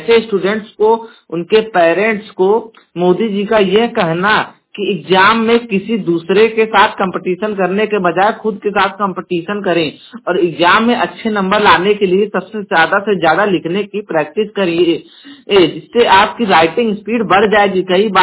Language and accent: Hindi; Jaunpur, Uttar Pradesh, India; और मैं उत्तर प्रदेश के जौनपुर जिले का निवासी हूं